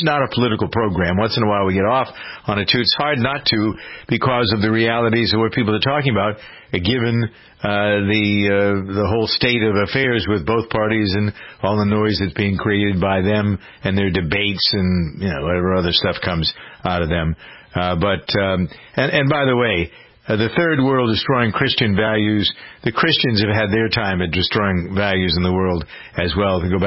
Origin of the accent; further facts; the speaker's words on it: New England, United States; accent: New England; so that I didn't sound like, A, I was from New England, and B, that I was a boring monotone.